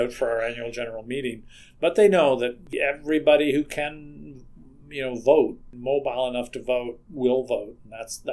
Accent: Toronto, Ontario, Canada; now in Vancouver, Canada; having grown up as an urban kid, you know, I came from a village, a very small village, but I grew up in Toronto, and then I live a big chunk of my life now in Vancouver

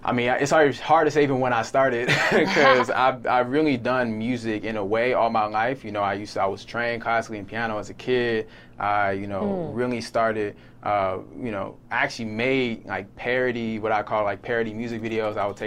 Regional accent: Maryland, United States; now in Atlanta, United States; So I'm from like Howard County, Maryland. So it's like like a suburban area.

